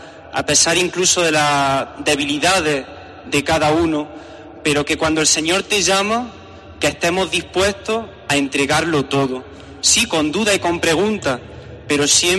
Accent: Sabiote, Andalusia, Spain; tengo 28 años, soy de Sabiote y fui ordenado sacerdote hace 4 años

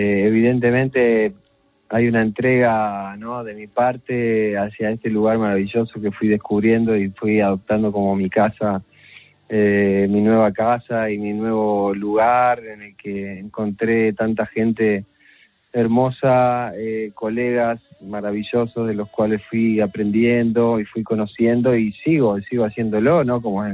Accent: Uruguay; Estuve haciendo conciertos en Uruguay, en mi país

